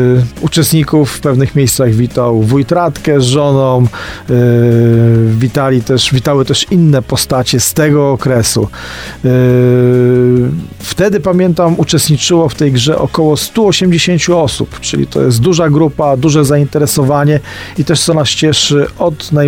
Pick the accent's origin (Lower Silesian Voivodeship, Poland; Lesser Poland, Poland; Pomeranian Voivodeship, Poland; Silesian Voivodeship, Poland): Pomeranian Voivodeship, Poland; Gdynia; z Witomina i niedługo czeka mnie remont ulicy